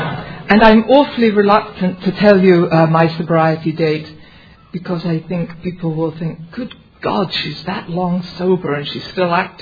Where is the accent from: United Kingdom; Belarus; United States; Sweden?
United Kingdom; And I said, you know, I'm British and we are not amused.